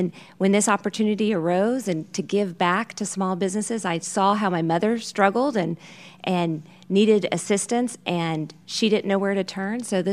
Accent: Pensacola, Florida, United States; like many people in Florida, retired in Pensacola, Florida, a military family. And so I did most of my growing up in Florida.

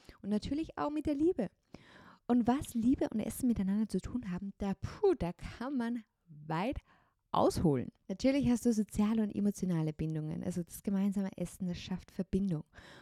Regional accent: Windhag, Lower Austria, Austria; Übrigens, Wassermelonen, gell, die wachsen auch in Österreich. Bei uns in Windhag setzen wir sie jedes Jahr mit Erfolg an.

